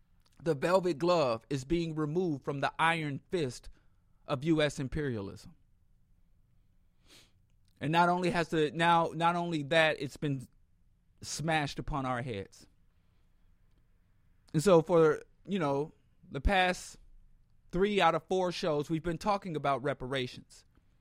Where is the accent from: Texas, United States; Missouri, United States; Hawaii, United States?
Missouri, United States; I'm from Missouri. Or Missouri, depending on, you know, what part you're from. I'm from Missouri.